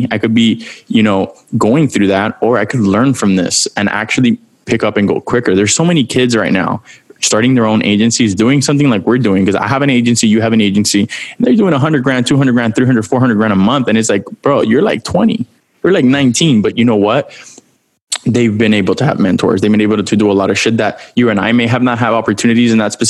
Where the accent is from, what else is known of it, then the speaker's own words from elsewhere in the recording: Miami, Florida, United States; Like I'm from Miami. There's a lot of issues we have in Miami, specifically with the youth